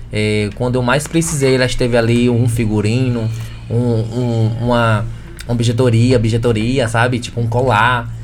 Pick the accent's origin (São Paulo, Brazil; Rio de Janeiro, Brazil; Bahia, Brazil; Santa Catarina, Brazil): Bahia, Brazil; Camaçari; porque a gente é de Camaçari e a gente tem mais publicidade aqui em Salvador para lá.